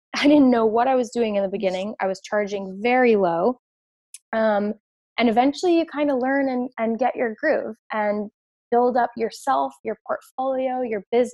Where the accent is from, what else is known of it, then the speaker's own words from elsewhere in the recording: Orlando, Florida, United States; For example, I'm from Orlando, Florida.